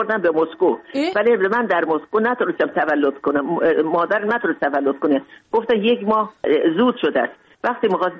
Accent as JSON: {"language": "Persian", "town": "Mashhad", "region": "Razavi Khorasan", "country": "Iran", "tie": "born or raised there", "also_born_or_lived": "Moscow", "lives_now": "Tajikistan", "said": "بزرگ شدم در مشهد، بزرگ درس خوندم، بزرگ شدم. و از اونجایم"}